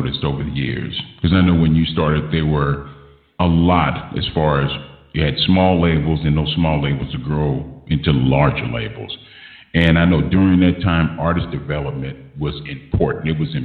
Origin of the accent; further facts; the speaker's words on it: Los Angeles, California, United States; growing up in South Central